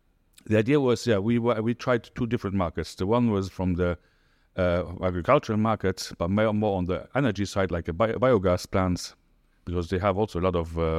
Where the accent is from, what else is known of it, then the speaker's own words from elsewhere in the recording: Luxembourg; moved away as an adult; now in United Arab Emirates; I'm from Luxembourg, as you said, and yeah, since now 2009 in the UAE.